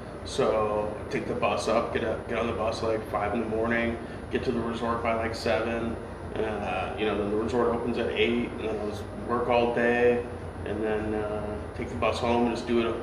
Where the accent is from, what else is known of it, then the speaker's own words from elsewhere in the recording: Baltimore, Vermont, United States; I'm from Vermont.